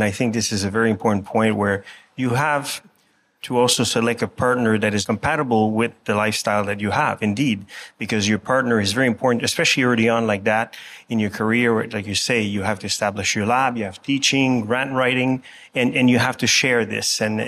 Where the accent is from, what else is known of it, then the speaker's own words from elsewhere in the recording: Canada; now in Geneva, Switzerland; because I'm Canadian, I moved to Geneva